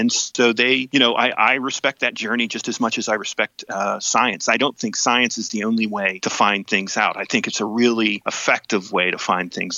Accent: Tyrone, Pennsylvania, United States; I'm from Tyrone, Pennsylvania. I got a job as a reporter there.

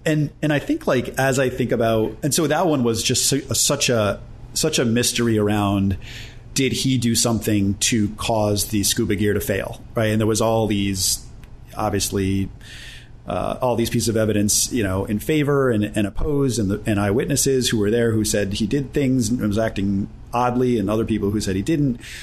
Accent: Cheshire, Connecticut, United States; Well, I grew up in Cheshire, Connecticut, which ultimately became home.

